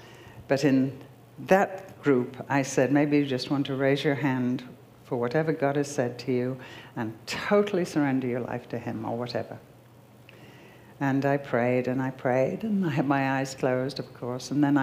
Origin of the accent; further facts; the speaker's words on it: United Kingdom; And because I'm British and I respect authority, that's how I was brought up, I said, "Yes, sir."